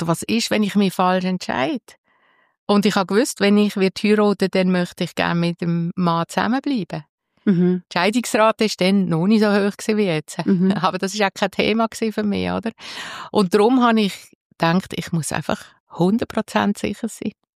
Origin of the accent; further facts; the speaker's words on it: Sissach, Basel-Landschaft, Switzerland; ich bin auch hier in Sissach aufgewachsen. Ich habe ältere Brüder, zwei jüngere Schwestern.